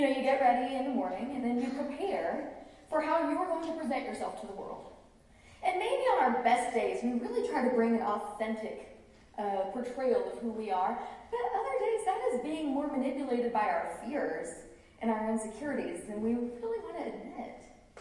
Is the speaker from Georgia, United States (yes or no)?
yes; Atlanta, Georgia, United States; now in Abilene, United States; my husband and I live in Abilene, Texas, but I grew up in Atlanta, Georgia, in the home of a preacher, and I have four older brothers.